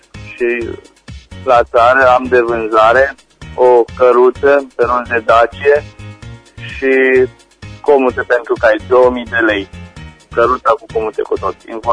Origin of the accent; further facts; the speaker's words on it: Băile Herculane, Caraș-Severin, Romania; sunt din Băile Herculane